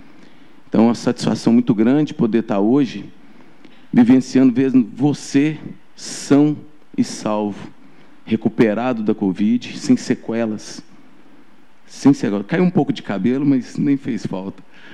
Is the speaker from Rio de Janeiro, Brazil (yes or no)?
no; Araguari, Minas Gerais, Brazil; also born or lived in Goiás; nasci em Goiás, mas estamos aqui em Araguari há muitos anos, fomos criados aqui.